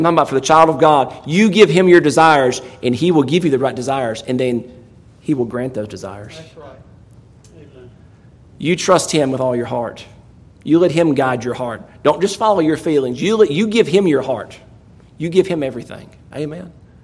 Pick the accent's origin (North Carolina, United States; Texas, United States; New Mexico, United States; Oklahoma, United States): North Carolina, United States; I'm a nobody from Stokes County, all right?